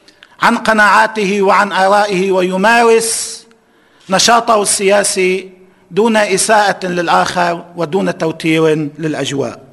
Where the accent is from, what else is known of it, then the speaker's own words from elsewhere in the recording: Lebanon; ونؤيد مد الأيدي لبعضنا البعض كلبنانيين حتى لو بقي كل في موقعه